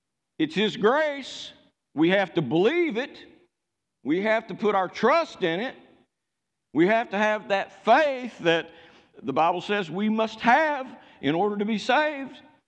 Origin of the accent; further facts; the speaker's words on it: United States; And I know that in my heart I thank God because I'm an American.